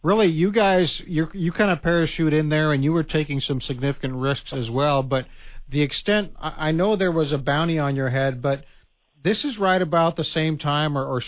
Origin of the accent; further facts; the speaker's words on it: Mexico; I was raised in Mexico, and there's lots of other societal elements that go into probably like you saw in Colombia